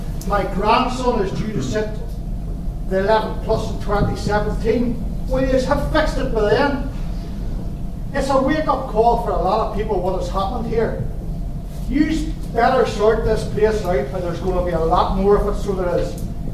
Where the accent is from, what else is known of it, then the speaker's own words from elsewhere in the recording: Belfast, Northern Ireland, United Kingdom; I come from East Belfast.